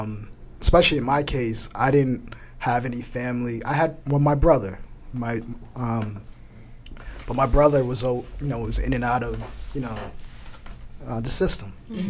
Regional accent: Tennessee, United States; But hey, I'm also from Tennessee, so I do a little country, you know.

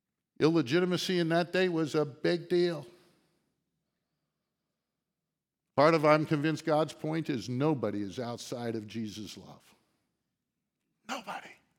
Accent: United States; Now you may get the hint that I don't quite get it, being an American, and we don't give people rule and power simply because of heredity.

